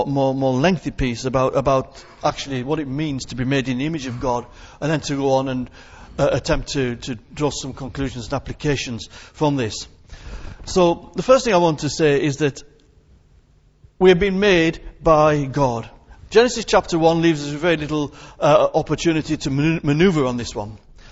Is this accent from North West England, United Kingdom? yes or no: yes; Whitehaven, North West England, United Kingdom; born there; now in Kendal, United Kingdom; I was born in Whitehaven, and I now live in Kendal.